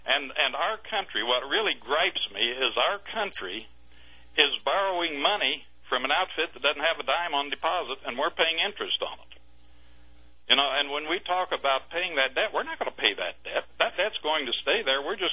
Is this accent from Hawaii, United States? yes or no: no; Farmersburg, Indiana, United States; I'm not a Michigan fan, but I'm not an Ohio fan. I'm from Farmersburg.